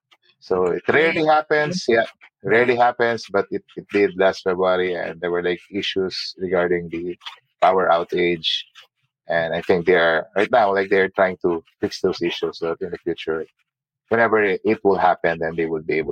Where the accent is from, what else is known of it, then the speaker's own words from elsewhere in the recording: Philippines; English is a second language; now in United States; So I mean, we're from the Philippines. There's like hundreds of millions of Philippines, and our place is small.